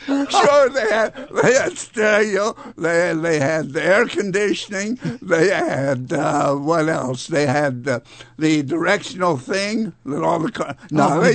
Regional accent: New Castle, Indiana, United States; I'm from a little town in Indiana, a blue-collar town, Newcastle, Indiana.

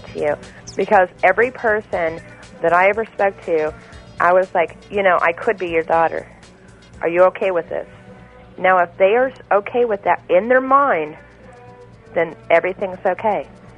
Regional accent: Philadelphia, Pennsylvania, United States; I'm a prostitute from Philadelphia.

